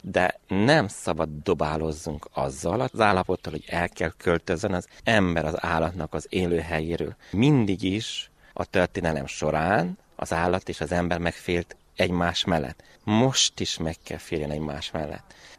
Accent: Verebes, Romania; Én 42 évvel itt nőttem fel, ismerek mindenkit, mind községszinten, mind Verebesen.

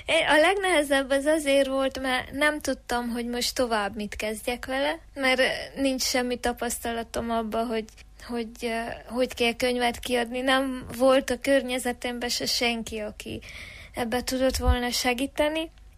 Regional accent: Székelyszáldobos, Covasna, Romania; lesz még bemutatónk szülőfalumba Székelyszárdoboson

